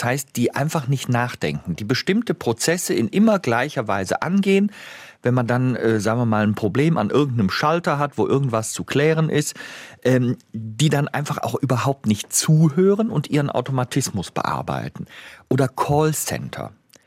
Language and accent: German; Bonn, North Rhine-Westphalia, Germany; born there; Aber ich bin halt ein Rheinländer. Ne? Ich bin in Bonn geboren.